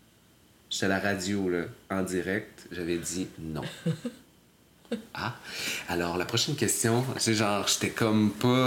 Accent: Quebec City, Quebec, Canada; now in Montreal, Canada; je suis arrivé de Québec. Mm-hmm. Je suis arrivé à Montréal.

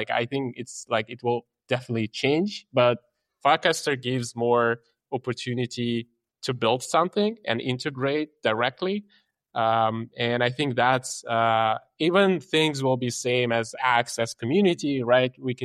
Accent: Ukraine; I'm from Ukraine

